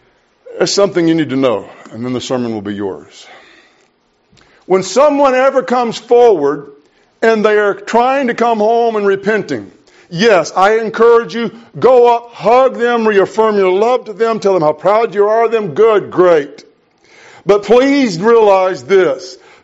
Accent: Grenada, Mississippi, United States; I grew up in Grenada, Mississippi.

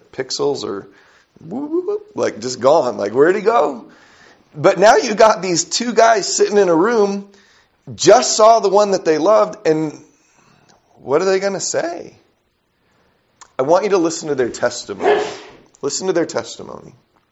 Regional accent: California, United States; growing up in Southern California, pretty dark place I grew up. A lot of bad things going on around me as a kid.

